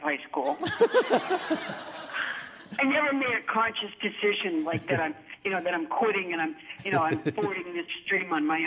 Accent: Huntsville, Alabama, United States; born there; I was born in Huntsville. No, I didn't grow up there.

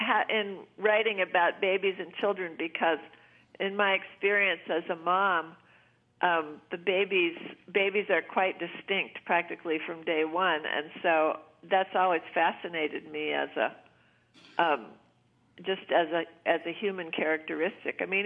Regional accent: St. Louis, Missouri, United States; also born or lived in Los Angeles / Iowa; Well, I was born in Los Angeles. Yeah. I was born in Los Angeles. I grew up in St. Louis.

